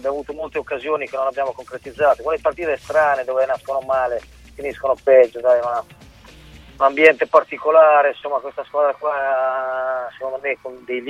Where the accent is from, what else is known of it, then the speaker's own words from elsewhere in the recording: Fano, Marche, Italy; Fano, perché io sono di Fano, ho iniziato a giocare lì